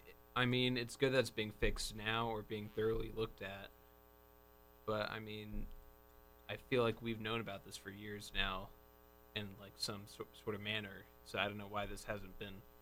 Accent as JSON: {"language": "English", "region": "Texas", "country": "United States", "tie": "born or raised there", "said": "I grew up in Texas, so football is the main one."}